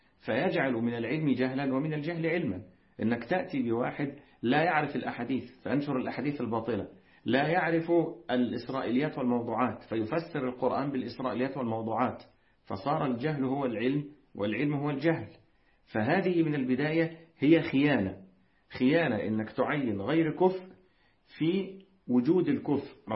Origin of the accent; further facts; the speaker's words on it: Egypt; يعني زي ما بنقول عندنا كمصريين بطنه هي اللي مليانة مش عينه اللي مليانة